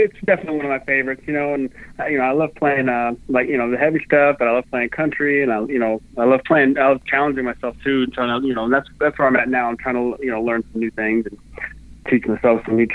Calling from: Phoenix, Arizona, United States; also born or lived in Pennsylvania; At home in Phoenix, Arizona.

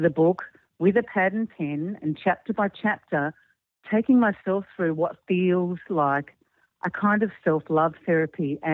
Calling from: Australia; I'm calling from Australia.

